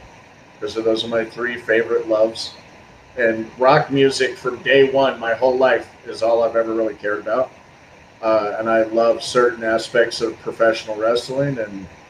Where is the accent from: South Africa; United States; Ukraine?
United States; Reno, Nevada; also born or lived in Oregon; because I grew up in Reno and I also grew up in Oregon